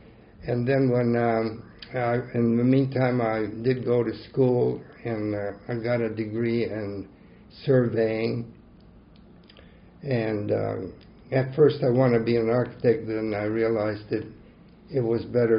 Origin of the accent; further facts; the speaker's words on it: Mexico; go back to Mexico with her family. And I was raised in Mexico. I went to an American school. I didn't forget my English, but I still kept my Spanish, so I'm a bilingual.